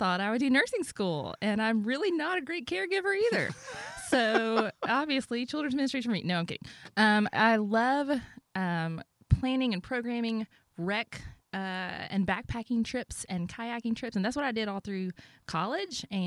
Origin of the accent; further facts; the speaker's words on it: Tuscaloosa, Alabama, United States; now in Nashville, United States; Well, I'm from Tuscaloosa, Alabama. Got to throw that in with a big roll tide. I've lived in the Nashville area for about 9 years.